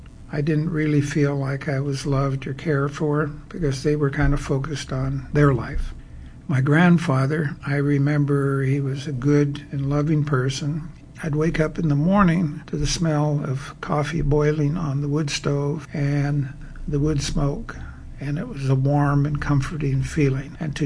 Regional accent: Montana, United States; I was born and raised on the Blackfeet Reservation in northern Montana, right on the eastern slope of the Rockies, right next to the Canadian border.

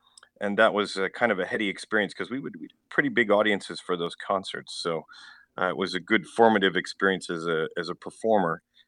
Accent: Buffalo, New York, United States; I'm originally from Buffalo, New York, actually.

